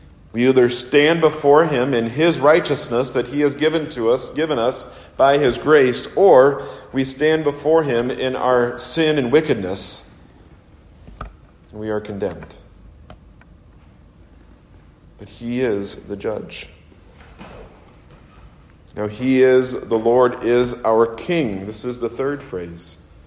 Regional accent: Missouri, United States; growing up in the Midwest, you know, outside of Kansas City

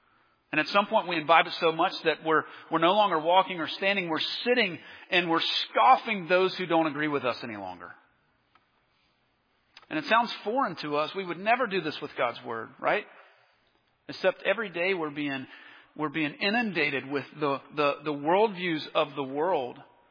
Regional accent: Nashville, Tennessee, United States; I grew up in Nashville, Tennessee, and I grew up on a little cul-de-sac in just a normal suburb.

